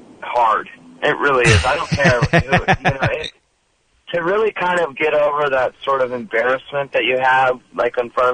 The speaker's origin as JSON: {"language": "English", "town": "Laguna Beach", "region": "California", "country": "United States", "tie": "born or raised there", "said": "you know, I grew up in Laguna. I'm a surfer, sort of, and a drummer and all that."}